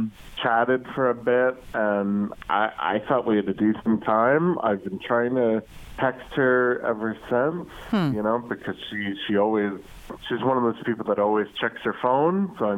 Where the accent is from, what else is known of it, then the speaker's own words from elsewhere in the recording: Piqua, Ohio, United States; I'm from Piqua.